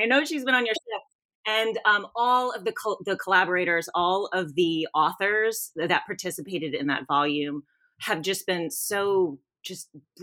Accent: Louisiana, United States; I'm from South Louisiana.

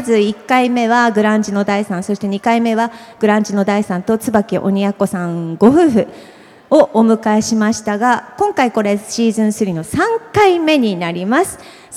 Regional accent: Akita, Japan; 今回は私たちの地元秋田県は

